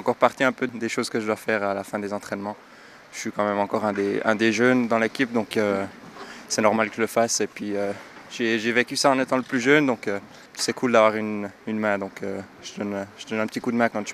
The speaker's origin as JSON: {"language": "French", "town": "La Chaux-de-Fonds", "region": "Neuchâtel", "country": "Switzerland", "said": "j'ai 21 ans, je viens de Chaudfont"}